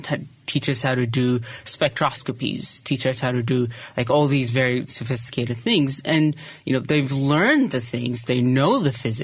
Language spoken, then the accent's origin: English; Ethiopia; yeah, I grew up in Ethiopia. I knew what it means not to have a lot of things, but to go back as a professional, especially working in healthcare